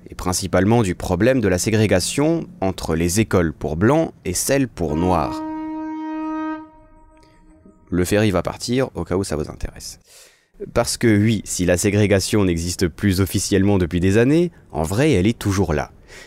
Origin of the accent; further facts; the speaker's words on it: Switzerland; je suis Suisse, j'ai pas vraiment le droit de juger